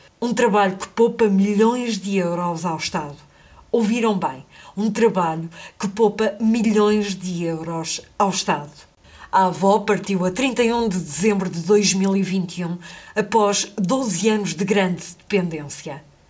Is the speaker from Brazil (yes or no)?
no; Figueira da Foz, Centro, Portugal; tenho 47 anos, sou da Figueira da Foz